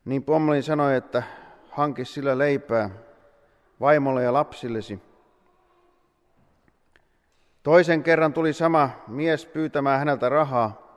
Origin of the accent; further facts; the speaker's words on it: Pomarkku, Satakunta, Finland; Itse en ole paljon mistään kotoisin, mutta Pomarkusta olen lähtöisin.